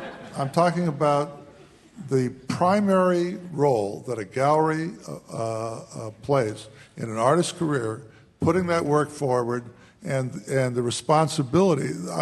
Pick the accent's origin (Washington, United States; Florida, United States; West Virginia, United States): Washington, United States; Milltown; I was a kid from Milltown in the state of Washington.